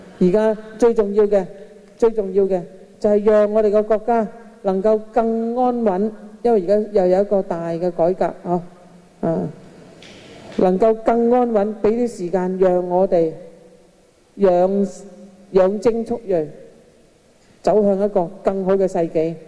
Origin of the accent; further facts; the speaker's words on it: Hong Kong; 看看我们香港人有没有这样的福，知不知道？